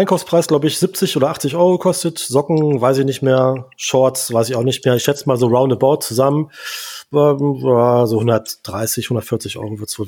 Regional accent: Braunschweig, Lower Saxony, Germany; born or raised there

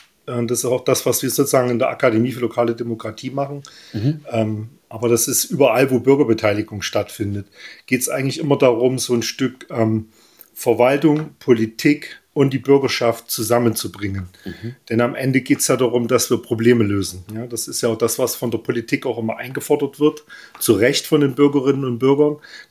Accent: Oelsnitz, Saxony, Germany; also war Stadtrat in meiner Heimatstadt Oelsnitz im Erzgebirge, war Mitglied des Kreistages im Erzgebirgskreis.

